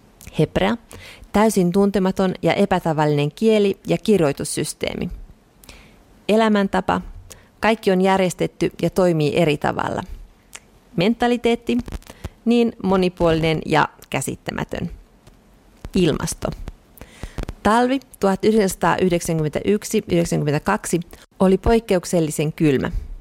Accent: Tashkent, Uzbekistan; Synnyin ja kasvoin Tashkentissa, Uzbekistanin pääkaupungissa, joka oli osa Neuvostoliittoa.

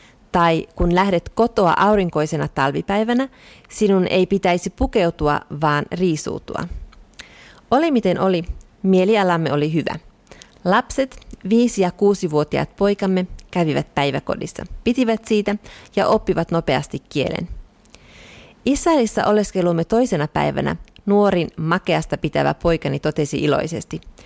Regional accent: Tashkent, Uzbekistan; Synnyin ja kasvoin Tashkentissa, Uzbekistanin pääkaupungissa, joka oli osa Neuvostoliittoa.

